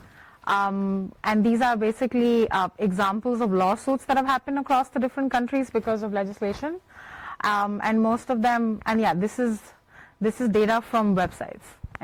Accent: India; I come from India where we have a lot of cyber scams

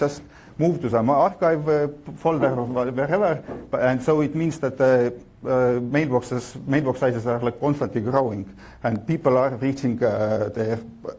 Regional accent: Tallinn, Harju County, Estonia; I'm also from Estonia, from Tallinn, and it's a web hosting company that uses it.

